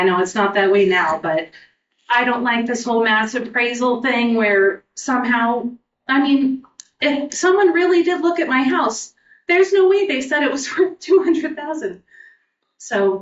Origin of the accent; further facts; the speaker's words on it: California, United States; Don't stone me, but I'm from California. 6 years ago, where I'm from, you bought a house and what you paid for it, that's what you were taxed on